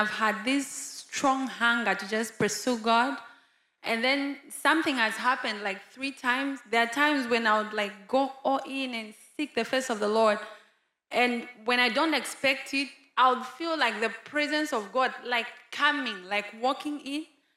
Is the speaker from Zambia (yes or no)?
yes; Zambia; I'm from Zambia.